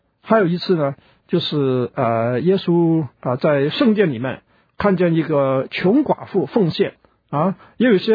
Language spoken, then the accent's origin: Chinese; China; 因为我们中国人所谓鼓励